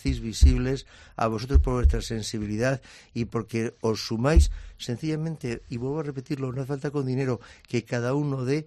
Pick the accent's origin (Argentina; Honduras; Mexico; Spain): Spain; Region of Murcia; Porque somos parte de él, es que somos murcianos.